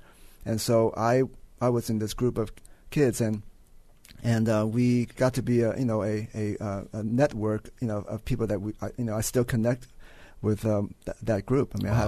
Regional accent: Texas, United States; I grew up in Texas and going to a public school

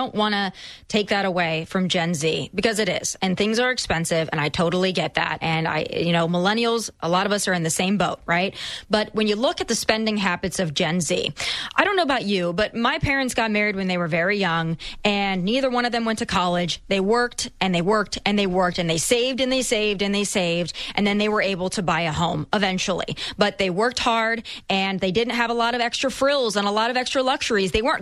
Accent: South Dakota, United States; All right, I grew up in South Dakota, so I can't imagine how different Minnesota is from Somalia, right?

